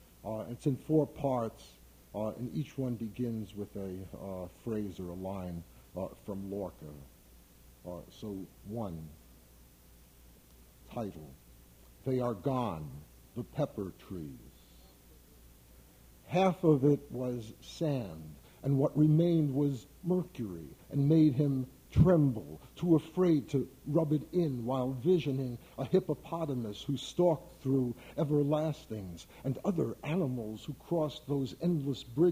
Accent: New York, United States; now in San Diego, United States; since I'm a poet from New York to begin with, you know, and maybe at some point to end with, although I now live in San Diego, California

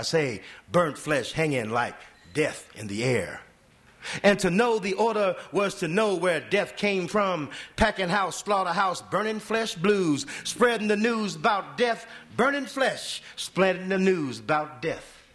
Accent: St. Louis, Missouri, United States; now in New York, United States; I grew up on Delmore and Leonard, which is right down here, and I want to read these two. I want to read about 5 poems about St. Louis and read a few more about New York, where I live now, in Manhattan.

